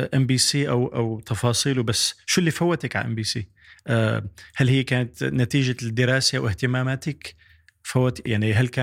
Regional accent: France; also born or lived in Iraq; إيه، لا ولدان بالعراق، وصار لي من كان عمري سنتين تركنا العراق، وحابب أرجع العراق لأنه لما أربيت بفرنسا وكنت أروح على المدرسة العراقية. فمتشرب الثقافة العراقية واللهجة العراقية

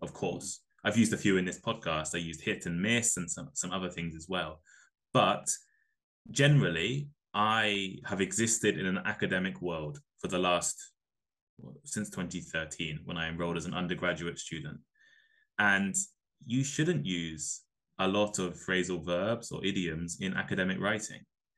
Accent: Milton Keynes, South East England, United Kingdom; When I was younger, I had a stronger accent. When I was living, I'm from Milton Keynes in the UK, which most people probably have not heard of, but they don't have a particularly strong accent in Milton Keynes anyway. It's quite a varied place with lots of different accents.

